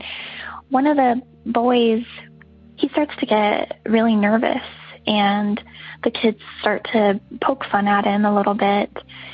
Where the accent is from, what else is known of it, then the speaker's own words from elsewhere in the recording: Wyoming, United States; I am from Wyoming, and my story comes from my mom.